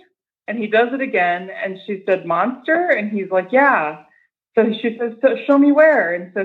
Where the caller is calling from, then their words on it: Las Vegas, Nevada, United States; I'm in Las Vegas.